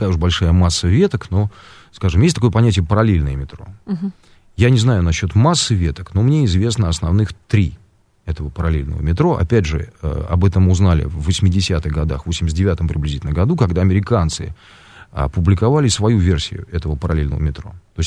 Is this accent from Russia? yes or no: yes; Moscow, Russia; Вот я детство провел в Чертаново.